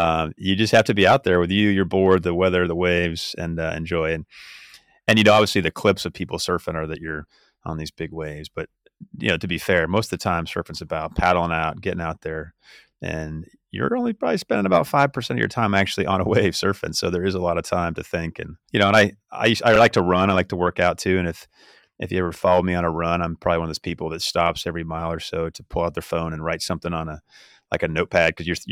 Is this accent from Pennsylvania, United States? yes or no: no; California, United States; I grew up in California, and if I was stationed somewhere that had a beach and I had my surfboard